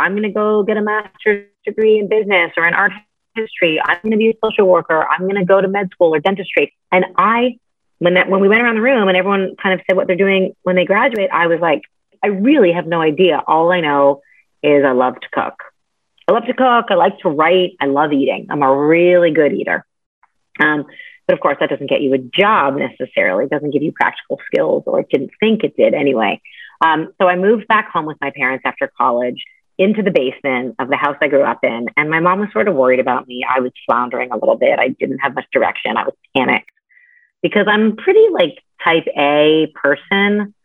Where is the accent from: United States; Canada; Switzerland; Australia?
Canada; I grew up in Canada and I went to McGill University